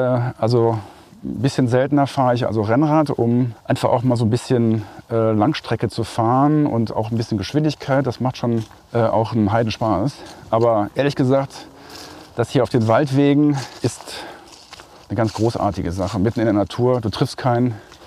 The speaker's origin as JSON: {"language": "German", "town": "Cologne", "region": "North Rhine-Westphalia", "country": "Germany", "tie": "born there", "said": "das Sauerland ist natürlich ein Stück Heimat für mich, weil ich bin in Köln geboren. Wir hatten ein Wochenendhaus im Bergischen auf dem Weg zum Sauerland."}